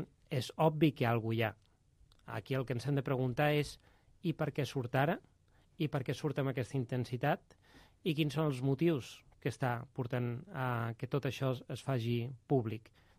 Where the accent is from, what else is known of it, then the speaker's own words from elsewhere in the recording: Catalonia, Spain; Jo continuo dient, com a català, com a mínim, em sento mínimament animat